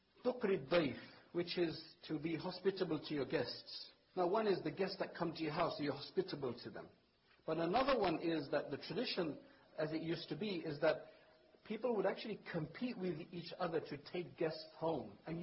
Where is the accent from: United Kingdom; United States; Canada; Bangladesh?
United Kingdom; England; So we clarified, we're from England, and, you know.